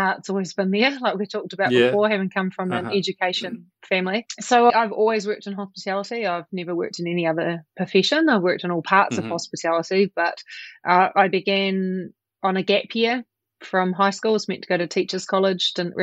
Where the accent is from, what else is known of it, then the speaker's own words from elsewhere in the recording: Invercargill, Southland, New Zealand; So I went off to your version, a TAFE, our version, a Polytech in Invercargill in my hometown, and did a 2-year diploma in hospitality management